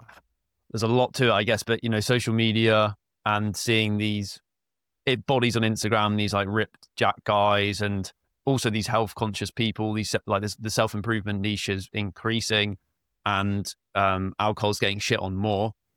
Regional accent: South East England, United Kingdom; So I'm from Southeast. So it's about 6 hour distance between the two.

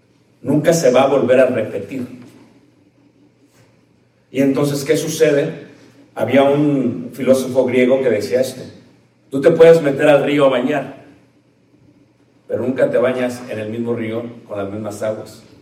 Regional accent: Mexico City, Mexico; now in Elgin, United States; yo realmente nací... crecí, mi educación fue en Ciudad de México.

